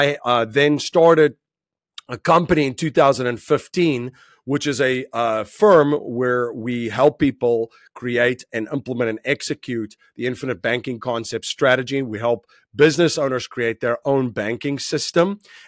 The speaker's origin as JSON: {"language": "English", "country": "South Africa", "tie": "born or raised there", "said": "that came from just growing up in South Africa and going through"}